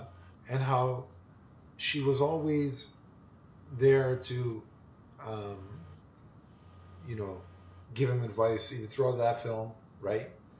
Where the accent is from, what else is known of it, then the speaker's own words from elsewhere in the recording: Toronto, Ontario, Canada; She's from my hometown of Toronto.